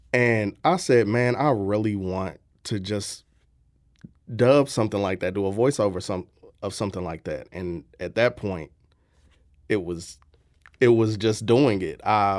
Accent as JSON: {"language": "English", "town": "St. Louis", "region": "Missouri", "country": "United States", "tie": "born or raised there", "said": "especially being born and raised in St. Louis, Missouri, while I wasn't born specifically in the hood, I was raised in North County."}